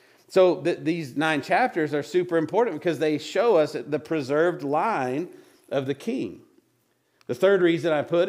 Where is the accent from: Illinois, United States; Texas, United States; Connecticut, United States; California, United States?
Texas, United States; I'm an American, right? I'm a Texan. I'm trying to be a Wyomingite.